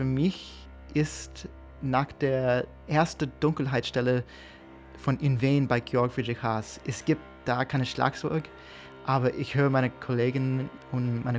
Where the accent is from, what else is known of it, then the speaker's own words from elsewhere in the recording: United States; Ich komme aus den USA